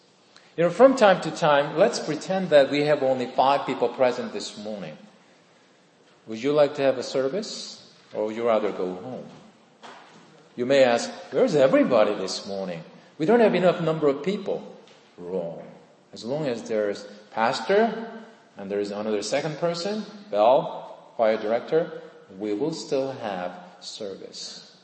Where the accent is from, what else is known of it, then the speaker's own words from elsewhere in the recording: South Korea; I was born and raised in Korea. It was fun growing up in Korea during the 1960s.